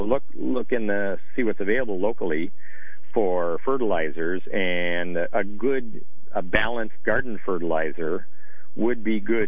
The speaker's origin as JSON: {"language": "English", "region": "Midwest", "country": "United States", "tie": "born or raised there", "said": "I grew up in the Midwest where there's moderately fertile soils."}